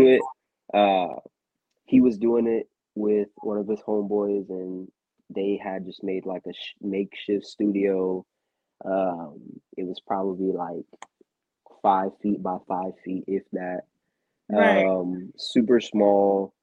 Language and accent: English; St. Petersburg, Florida, United States; I'm from St. Petersburg, Florida. Shout out to the bird.